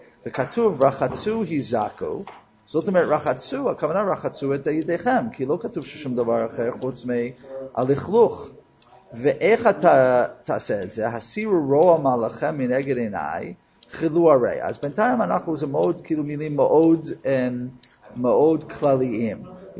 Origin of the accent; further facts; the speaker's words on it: New York, United States; אני מניו יורק, אז כששמים את הרדיו, כאילו שמדליקים את הרדיו, אז כל דבר שני זה רצח.